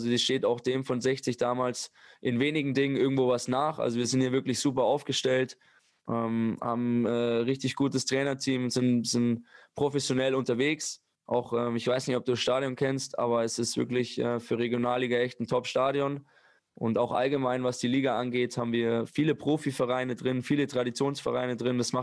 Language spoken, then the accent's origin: German; Bavaria, Germany; accent: Bavarian; now in Chemnitz, Germany; Ich kriege es ganz gut hin, dass ich mein Bayerisch abstellen kann.